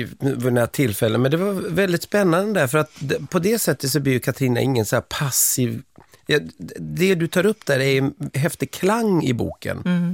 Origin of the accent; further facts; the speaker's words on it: Umeå, Västerbotten County, Sweden; Att vi hade på det kvarteret jag växte upp i Umeå